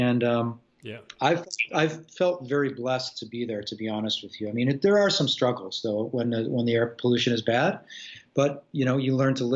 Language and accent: English; Chicago, Illinois, United States; now in China; Well, I mean, I grew up in Chicago, so I see similarities.